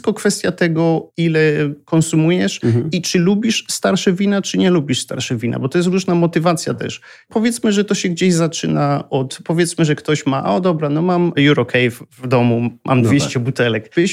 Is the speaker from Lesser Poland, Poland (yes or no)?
yes; Kasinka Mała, Lesser Poland, Poland; now in London, United Kingdom; ja jestem z małej wioski, Kasinka ma, to jest południe Polski, godzina na południe od Krakowa.